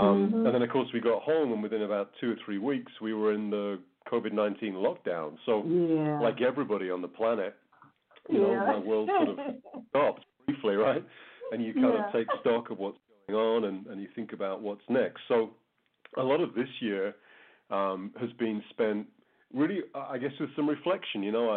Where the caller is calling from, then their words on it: Calgary, Alberta, Canada; So I'm in Calgary in Alberta, which is, I guess, a couple of hours north of the U.S. border here in Canada.